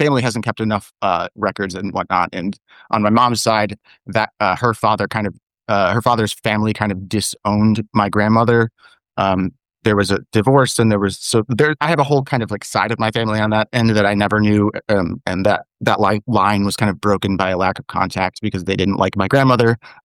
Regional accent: Midwest, United States; Well, I grew up in the Midwest and in an area where I was kind of... it was a relatively well-off middle-class neighborhood.

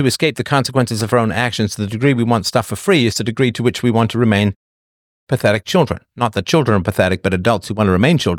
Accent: England, United Kingdom; When I grew up in England, there was like basically two channels

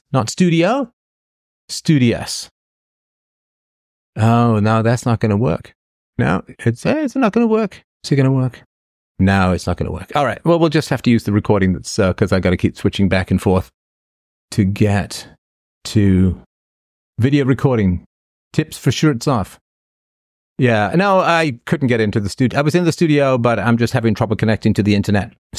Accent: Toronto, Ontario, Canada; I grew up in Toronto, but I have not been to Toronto in quite some time. I don't particularly like going into Toronto these days. I live, of course, as you know, outside of Toronto.

